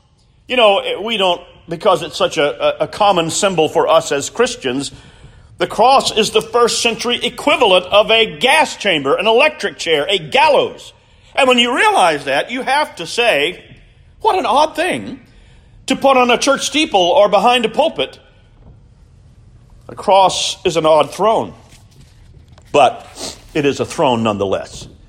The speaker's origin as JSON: {"language": "English", "town": "Columbia", "region": "South Carolina", "country": "United States", "tie": "born or raised there", "said": "growing up in the Midlands of South Carolina and Columbia, you know, those of us, we had sort of a snobby attitude about folks here in the upcountry."}